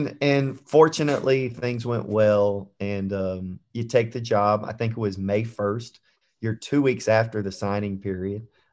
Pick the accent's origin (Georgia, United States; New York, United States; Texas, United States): Texas, United States; Houston; We're both from Houston.